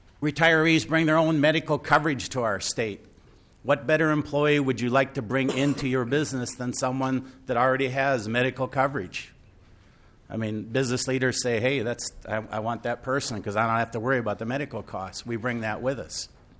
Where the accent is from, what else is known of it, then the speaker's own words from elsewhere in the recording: Minnesota, United States; born there; To give you a little bit of my background, I was born in Minnesota, and after graduating from high school, I enlisted in the United States Marine Corps in 1964.